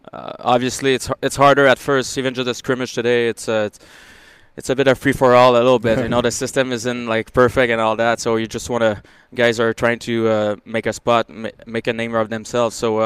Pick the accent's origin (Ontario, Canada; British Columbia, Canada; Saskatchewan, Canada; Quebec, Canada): Quebec, Canada; first language French; English is a second language; I think we're from Quebec, obviously. We're French-speaking and all that.